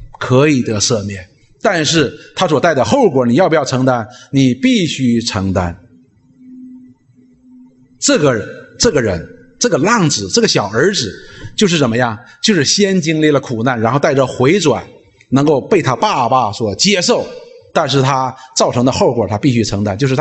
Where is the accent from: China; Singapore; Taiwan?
China; Northeast China; 就是我们东北人管它叫面起子